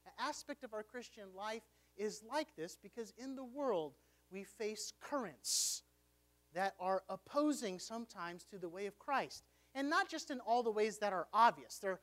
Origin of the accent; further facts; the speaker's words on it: Houston, Texas, United States; One of the most dangerous parts of Hurricane Harvey hitting my hometown of Houston